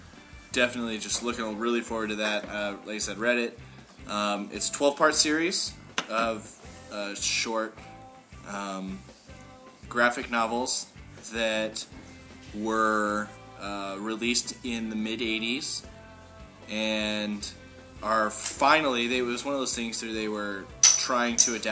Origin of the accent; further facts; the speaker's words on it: California, United States; born and raised, go Dodgers.